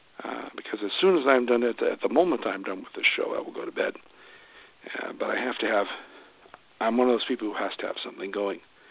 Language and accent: English; Columbus, Ohio, United States; I'm from Columbus, Ohio. It's a very large city in the Midwest, with a very bad hockey team.